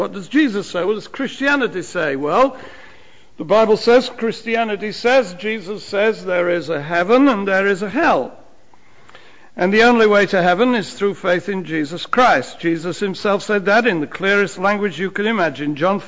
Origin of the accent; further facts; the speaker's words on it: England, United Kingdom; When I was a boy growing up in England, we used to sing songs